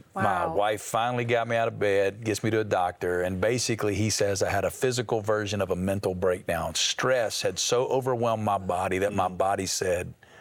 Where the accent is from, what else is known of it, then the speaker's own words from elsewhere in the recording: Alabama, United States; now in Las Vegas, United States; I mean, I'm from Alabama originally, and if you're from Alabama, you don't go to Las Vegas